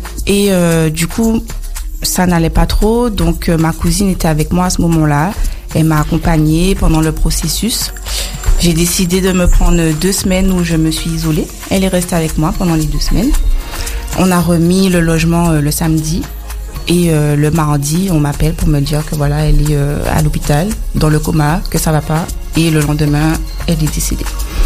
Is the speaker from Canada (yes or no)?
no; Guadeloupe; moved away as an adult; now in Saint-Martin; J'ai quitté la Guadeloupe, je suis partie m'installer à Saint-Martin. Ça fait 1 an que je suis là-bas